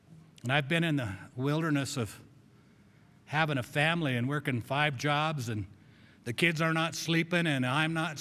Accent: Grand Junction, Colorado, United States; I grew up in Grand Junction. It's called High Desert.

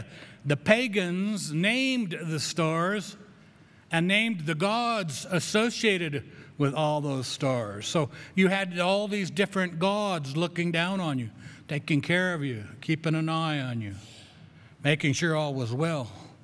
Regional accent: Grand Junction, Colorado, United States; You know, I grew up in Grand Junction more than anywhere else, but I have traveled around

